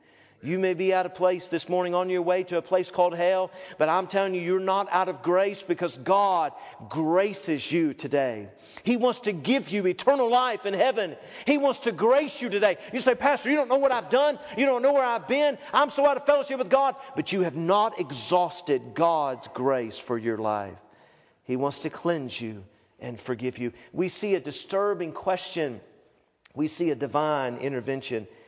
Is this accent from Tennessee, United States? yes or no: yes; Knoxville, Tennessee, United States; I grew up in Knoxville, Tennessee. I went to a good church.